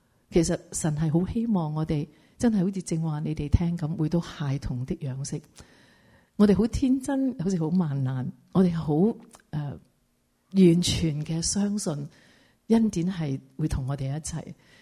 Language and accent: Cantonese; Hong Kong; 我嚟自香港嘅，咁所以好多人咧，香港人尤其是 好忙嘅